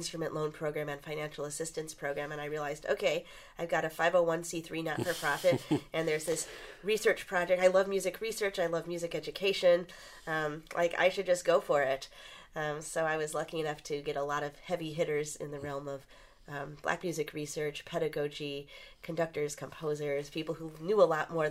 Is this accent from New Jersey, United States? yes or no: no; Chicago, Illinois, United States; It's called … kind of in homage to my hometown growing up with the Chicago blues alongside classical.